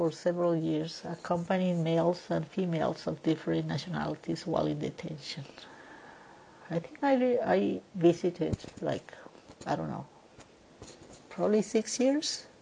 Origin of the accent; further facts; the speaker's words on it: Guatemala; also born or lived in Central America; I am originally from Guatemala, and I am familiar with the living circumstances that refugees leave behind in their home countries. As an immigrant myself, a Guatemalteca and an indigenous person